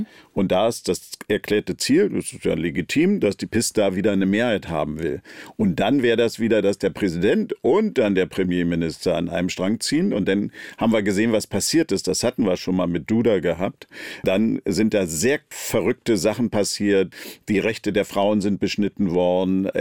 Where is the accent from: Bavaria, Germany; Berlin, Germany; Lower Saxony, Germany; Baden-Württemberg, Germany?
Berlin, Germany; Also ich bin Berliner und bleibe Berliner.